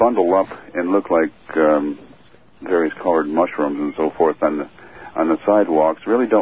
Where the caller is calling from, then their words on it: Ridgefield, Connecticut, United States; Yeah, and I'm calling from Ridgefield, Connecticut, too.